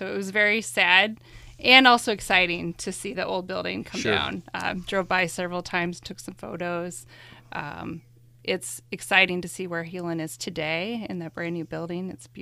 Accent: Sioux City, Iowa, United States; So I grew up in Sioux City, Iowa. So born and raised, been here my whole life. I grew up in the Morningside area.

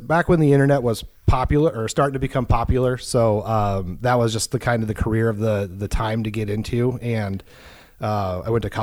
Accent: Omaha, Nebraska, United States; now in Sioux City, United States; I went to Scott Catholic, so the west side of town.

